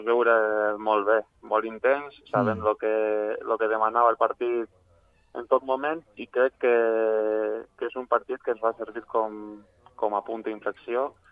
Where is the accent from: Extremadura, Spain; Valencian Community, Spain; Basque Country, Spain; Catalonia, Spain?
Basque Country, Spain; yo soy vasco